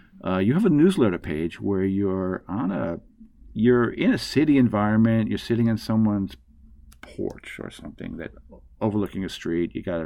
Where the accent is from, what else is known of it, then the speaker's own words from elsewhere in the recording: Long Island, New York, United States; You know, when I was a kid, I grew up on Long Island, And we would go into Yankee Stadium for bat days, right?